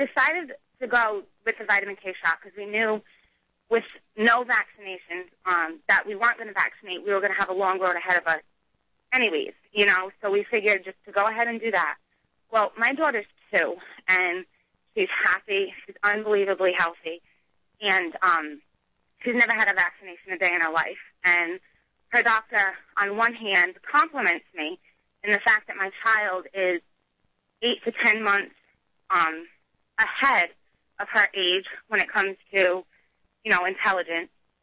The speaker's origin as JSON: {"language": "English", "region": "Massachusetts", "country": "United States", "said": "I'm from Massachusetts, and in Massachusetts, homeopathic doctors or physicians, whatever you want to call them, are more accepted than they are down here."}